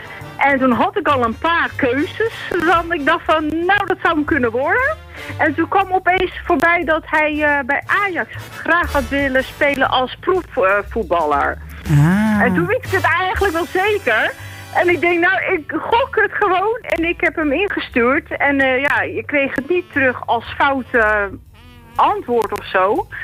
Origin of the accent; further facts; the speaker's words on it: Lisse, South Holland, Netherlands; ik kom uit Lisse.